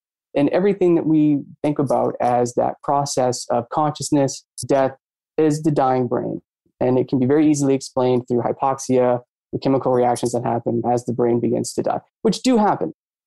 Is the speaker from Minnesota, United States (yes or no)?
no; Maine, United States; I grew up in Maine, or always around lakes and water, terrified of water, hate water.